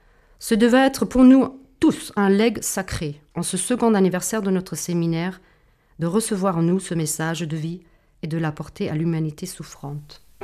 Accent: Germany; French is a second language; now in Chartres, France; Je suis allemande et je suis à Chartres depuis de longues années.

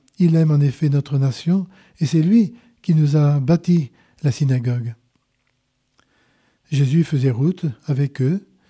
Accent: France; Eh bien, face à tout cela, chers amis, comment ça se passe, ces relations, chez nous, en France ?

